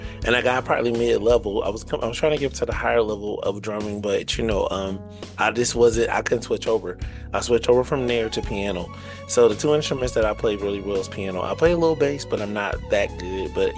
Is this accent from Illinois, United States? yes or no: yes; Peoria, Illinois, United States; My life story, born and raised in Peoria, Illinois. Nice little small town, not too small, probably about 125,000 people. But growing up here, you know, I was always a kid growing up in the Word of God.